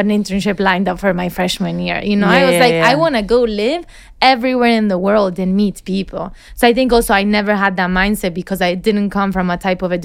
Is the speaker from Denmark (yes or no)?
no; England, United Kingdom; now in United States; when I was coming from England to the US, I did have a UK counselor who was helping me even understand how the process works.